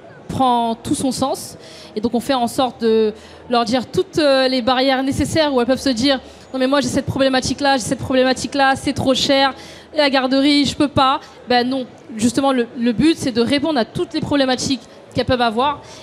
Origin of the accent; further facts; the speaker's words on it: Paris, Île-de-France, France; born there; Moi, j'ai 31 ans. Donc, je suis de La Goutte d'Or, donc de naissance.